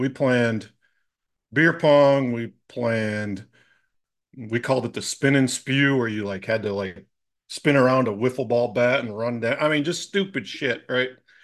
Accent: Rochester, New York, United States; So I'm from Rochester, New York. Joined the Navy at 19.

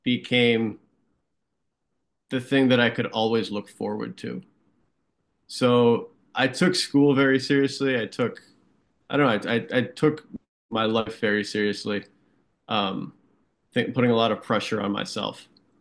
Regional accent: Hamburg, New York, United States; So I am from Hamburg, New York. I grew up in the village of Hamburg.

